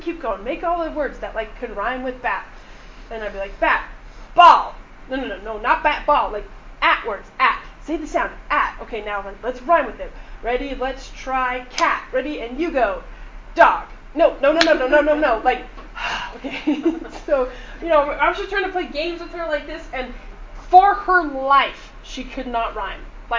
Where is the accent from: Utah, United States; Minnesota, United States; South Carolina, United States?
Utah, United States; now in Louisville, United States; right now I'm from Louisville, Kentucky, but I was born and raised in Utah.